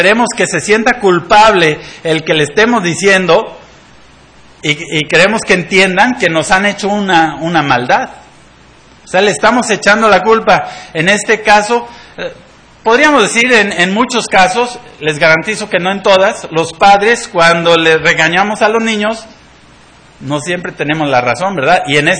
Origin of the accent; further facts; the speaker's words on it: Mexico; Yo, desde niño, yo siempre quería tener piel más morena. Crecí en México y era blanquito con pecas, ¿verdad?